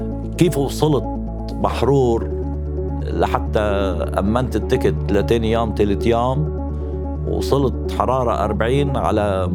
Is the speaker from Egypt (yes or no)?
no; Lebanon; قلت له أنا لبناني وبفوت محل ما بدي